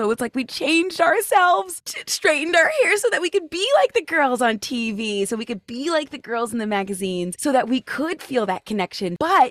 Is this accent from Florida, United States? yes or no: no; California, United States; Okay, so I'm from California, where it is praised to, at least when I grew up, it was praised to like be like everybody else.